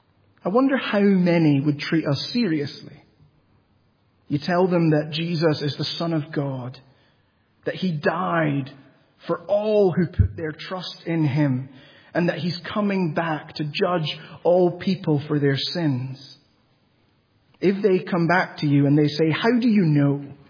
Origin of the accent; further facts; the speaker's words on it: Peru; Growing up in Peru, in the part of Peru where we did, earthquakes were really common. My dad actually texted me 2 weeks ago. He and my mum live in Peru